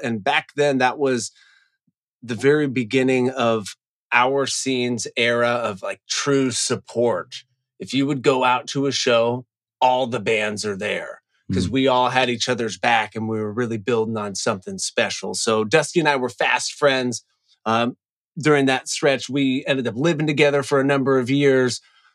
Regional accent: California, United States; We came from Northern California at the beginning of 2009

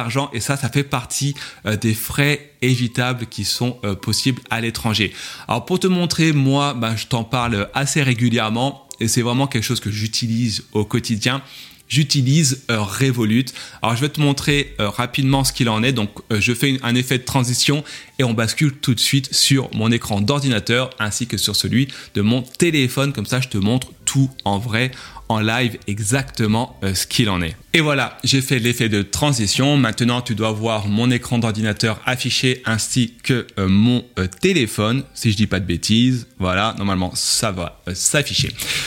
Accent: France; Tu pars de Paris, hein, je suis français

